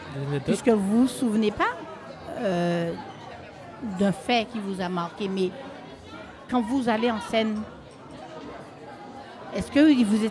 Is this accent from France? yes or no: yes; Martinique, France; Non, moi, je suis de la Martinique.